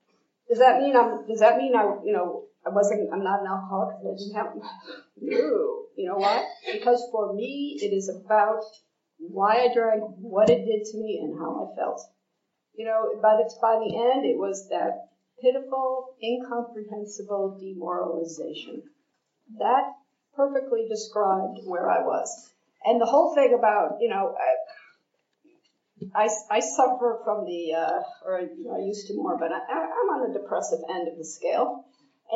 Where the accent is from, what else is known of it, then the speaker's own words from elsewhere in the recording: Chicago, Illinois, United States; I lived in Chicago. I'm Irish Catholic from Chicago, so I come by this disease honestly.